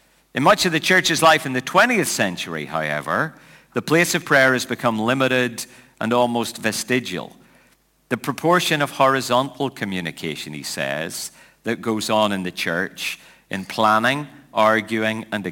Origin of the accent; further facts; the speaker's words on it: Northern Ireland, United Kingdom; I grew up in Cold War Europe, where everyone was scared of being annihilated by a Russian nuclear warhead, and in a small country where people were shooting at each other most of the time.